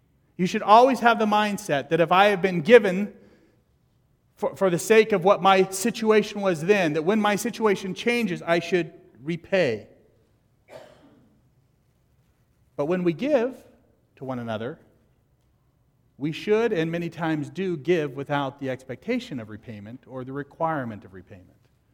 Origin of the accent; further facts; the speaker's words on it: Fresno, California, United States; I grew up in California. Everyone has this like Hollywood kind of image. I grew up in the San Joaquin Valley